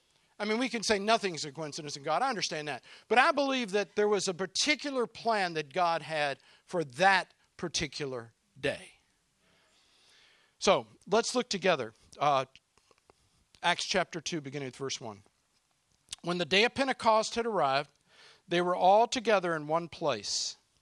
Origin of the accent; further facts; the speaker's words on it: the South, United States; That's right, I can say that I'm from the South.